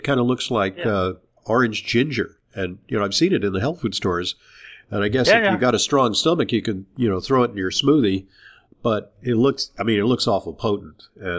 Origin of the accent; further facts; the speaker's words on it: Los Angeles, California, United States; I'm from Los Angeles. I grew up there.